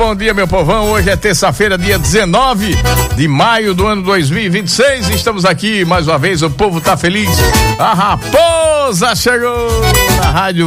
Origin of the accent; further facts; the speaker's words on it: Natal, Rio Grande do Norte, Brazil; Muito obrigado pela audiência de todos vocês aí da capital potiguar, a minha terra natal.